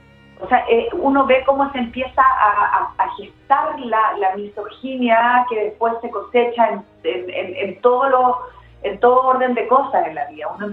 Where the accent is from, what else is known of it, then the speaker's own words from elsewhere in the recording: Chile; habla de algo muy oscuro que pasó en mi país